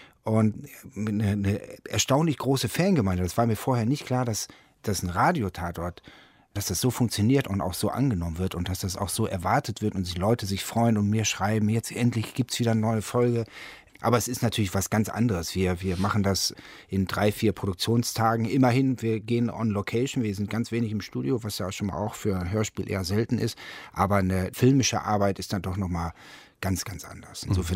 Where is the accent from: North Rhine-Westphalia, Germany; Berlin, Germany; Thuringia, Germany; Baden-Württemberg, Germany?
North Rhine-Westphalia, Germany; weil wir sind ja im Ruhrgebiet groß geworden